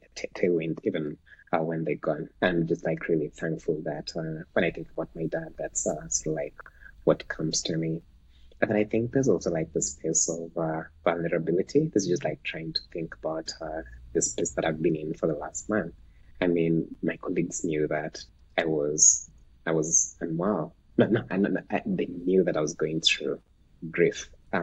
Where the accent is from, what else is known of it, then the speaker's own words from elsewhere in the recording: Western Kenya, Kenya; first language Luo; English is a second language; My mother tongue is it's Dolo. It's a tribe found in Western Kenya. And so there's this phrase in Luo.